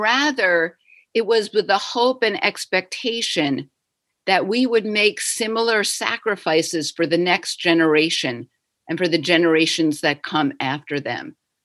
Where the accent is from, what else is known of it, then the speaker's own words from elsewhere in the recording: Cincinnati, Ohio, United States; When I was a child growing up in Cincinnati, Ohio, every Saturday morning we would drive from our home in North Avondale up to Roselawn, where the synagogue was.